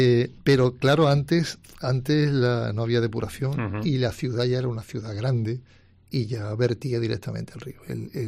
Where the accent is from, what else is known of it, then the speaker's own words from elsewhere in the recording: Épila, Aragon, Spain; Yo soy natural de Épila, Zaragoza, y nosotros vinimos a la azucarera de Gédula